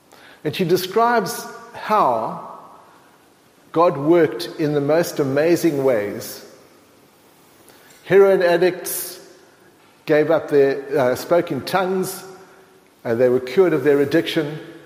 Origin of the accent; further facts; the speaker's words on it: Ireland; it's possibly because I'm Irish